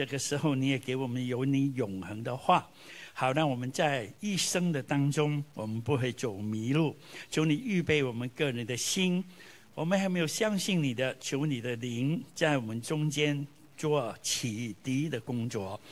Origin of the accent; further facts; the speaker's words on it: Vietnam; moved away; 我记得小的时候在越南呢，过新年就是最开心的